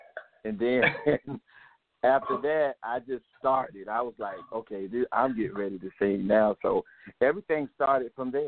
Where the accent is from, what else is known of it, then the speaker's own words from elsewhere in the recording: Jupiter, Florida, United States; where I grew up. I grew up in Jupiter, Florida.